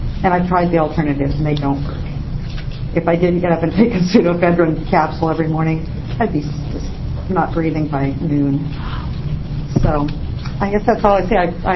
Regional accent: Salem, Oregon, United States; I'm from Salem. And I am not representing anybody other than myself, my family.

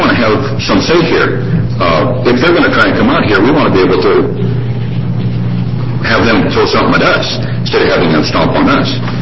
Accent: Eugene, Oregon, United States; born there; I was born in Eugene, spent most of my life on the west side of the mountains because I thought that's where we made money.

